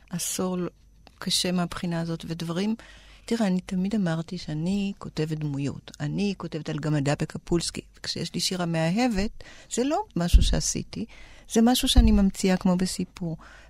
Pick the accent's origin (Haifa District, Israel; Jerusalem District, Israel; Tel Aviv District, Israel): Tel Aviv District, Israel; Tel Aviv; born there; כן, נולדתי בתל אביב. נולדתי ברחוב הנביאים. כן, ועכשיו אני גרה במרחק שתי דקות משם, משדרות דוד המלך.